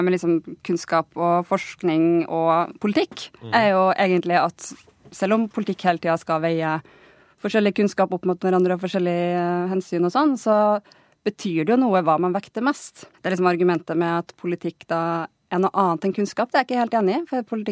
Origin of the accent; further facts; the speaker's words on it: Trøndelag, Norway; det jeg skammer mest over som trønder, at jeg ikke høres veldig mye på trøndermusikk da.